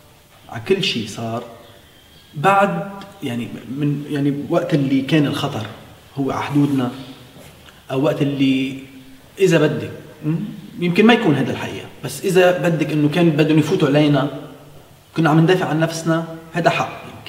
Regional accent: Lebanon; عندنا بلبنان

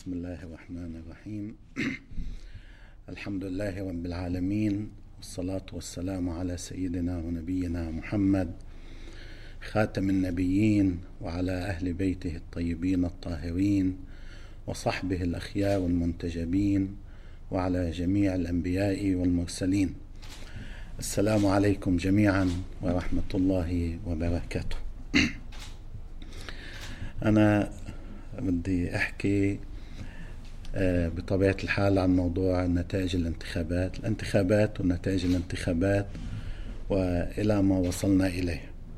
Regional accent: Lebanon

